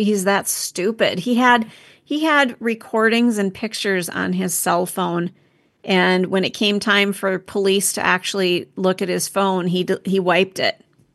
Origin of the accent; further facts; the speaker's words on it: South Dakota, United States; also born or lived in Minnesota; I grew up in South Dakota and Minnesota, and we would just get viciously loud storms.